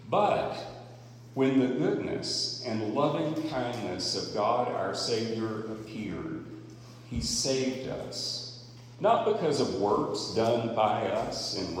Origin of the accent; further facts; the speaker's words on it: North Carolina, United States; I grew up in North Carolina.